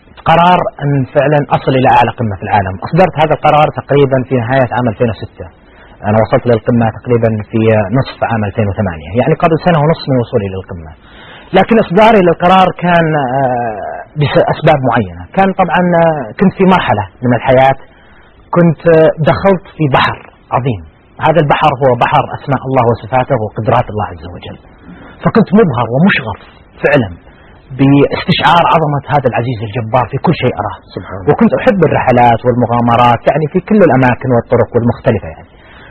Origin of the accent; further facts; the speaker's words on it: Riyadh, Riyadh Province, Saudi Arabia; طبعا أنا من المملكة العربية السعودية الرياض